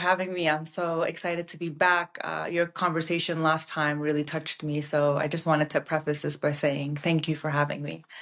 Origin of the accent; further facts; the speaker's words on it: Brooklyn, New York, United States; my identity as a daughter of immigrants growing up in Brooklyn, New York, really shaped the way that I view the world